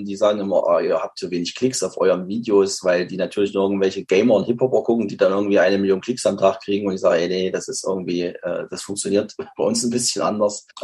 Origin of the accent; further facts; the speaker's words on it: Weimar, Thuringia, Germany; wir sind halt aus der Nähe aus Weimar